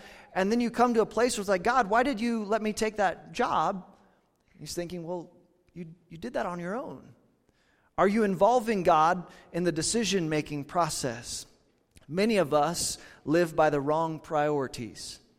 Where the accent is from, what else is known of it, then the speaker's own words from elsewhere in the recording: Kansas, United States; Trust me, growing up in Kansas and living here now